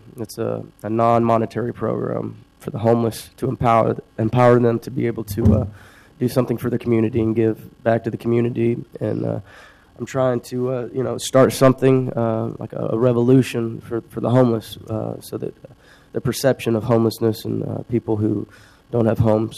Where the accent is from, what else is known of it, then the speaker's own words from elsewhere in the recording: Fort Worth, Texas, United States; I'm from Texas, Fort Worth, Texas. I've been here for 3 months.